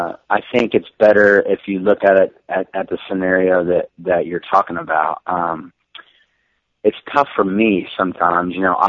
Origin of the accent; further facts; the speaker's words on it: Oklahoma, United States; which being in Indiana and growing up in Oklahoma, we have lakes, not ocean.